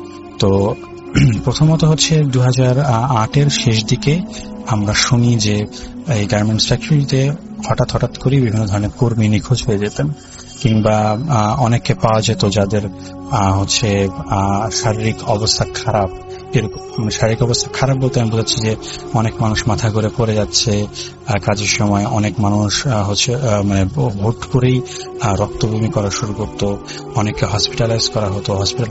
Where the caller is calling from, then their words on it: Dhaka, Dhaka Division, Bangladesh; আমি ঢাকার যাত্রাবাড়ি এলাকা থেকে বলছি।